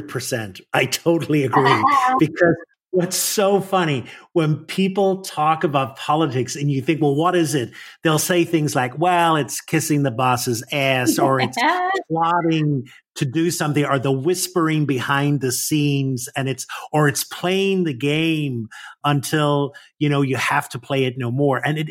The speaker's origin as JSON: {"language": "English", "region": "Northern Ireland", "country": "United Kingdom", "tie": "born or raised there", "said": "I grew up in Northern Ireland and politics were not a very positive thing either there."}